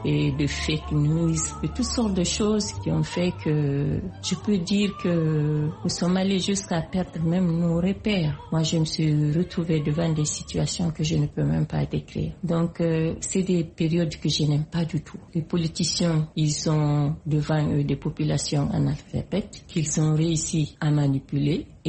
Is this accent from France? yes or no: no; Guinea; je suis de la République de Guinée.